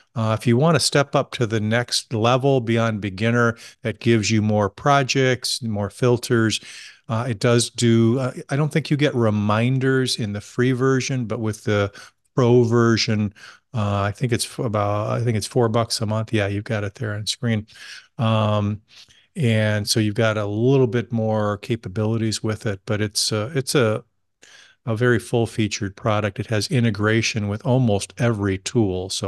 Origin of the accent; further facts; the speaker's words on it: California, United States; accent: California; maybe it's not as good with my California accent